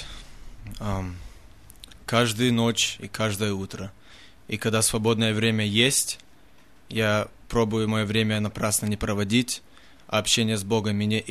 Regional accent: Spokane, Washington, United States; now in Sacramento, United States; Я из города Спокена, там приехал сюда, Сакраменто

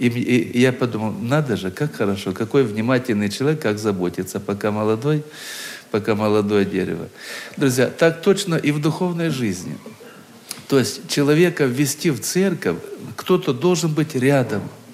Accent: Krasnodar Krai, Russia; Мое детство прошло на Кубани, в одной станице, в старом доме. Этот дом и сейчас стоит, дом предельно старый, ему уже, наверное, 150 лет.

